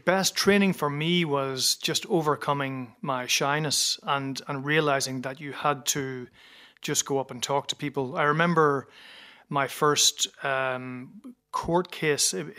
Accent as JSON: {"language": "English", "town": "Derry", "region": "Northern Ireland", "country": "United Kingdom", "tie": "born or raised there", "said": "So I grew up in Derry"}